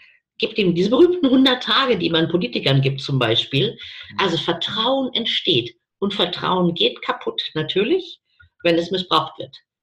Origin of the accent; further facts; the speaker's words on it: Bavaria, Germany; bei uns in Bayern sagt man, die scheißen sie nix.